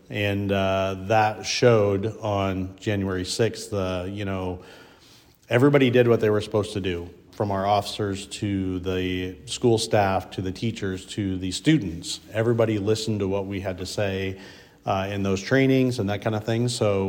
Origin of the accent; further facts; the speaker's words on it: Varina, Iowa, United States; So I grew up in Northwest Iowa in a little town called Verina. Okay. It's about 15 miles straight east of Storm Lake, where everybody would know.